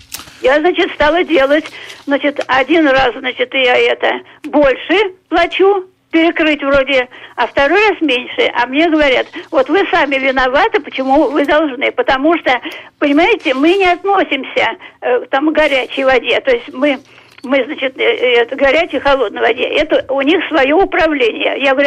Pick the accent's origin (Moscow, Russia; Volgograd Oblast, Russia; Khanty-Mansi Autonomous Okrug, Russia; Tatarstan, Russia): Moscow, Russia; Я коренная москвичка, ветеран войны, ветеран труда.